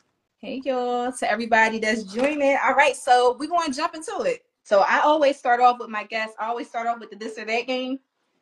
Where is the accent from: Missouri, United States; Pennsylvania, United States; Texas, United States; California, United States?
Pennsylvania, United States; Philadelphia; So I know Joel Embiid because I'm from Philly